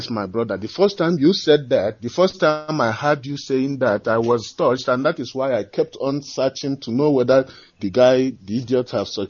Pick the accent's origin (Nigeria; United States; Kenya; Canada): Nigeria; Uboka, Enugu State; I'm from Uboka in Kano local government of Enugu State. Enugu State is in Biafra.